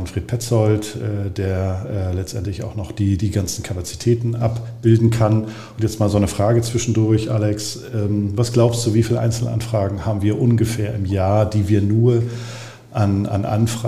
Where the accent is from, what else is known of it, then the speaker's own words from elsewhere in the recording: Rostock, Mecklenburg-Vorpommern, Germany; Ja, also ich bin in Rostock aufgewachsen, bin jetzt tatsächlich schon 52 Jahre alt.